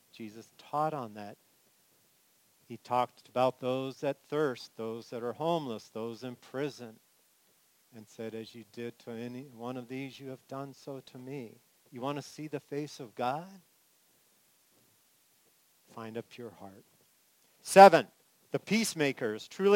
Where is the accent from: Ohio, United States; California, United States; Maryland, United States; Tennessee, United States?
California, United States; You know, for those of you who know me, you know, I grew up in California.